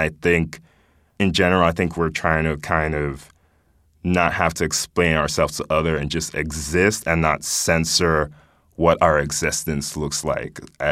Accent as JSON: {"language": "English", "country": "Nigeria", "tie": "born or raised there", "moved": "yes", "said": "I grew up in Nigeria. I was born here, grew up in Nigeria. And moving back here"}